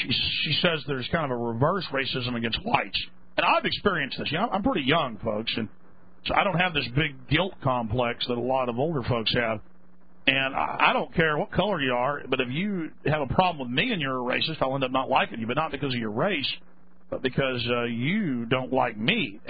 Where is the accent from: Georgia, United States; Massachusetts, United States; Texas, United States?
Texas, United States; Laying down weapons. I'm from Texas.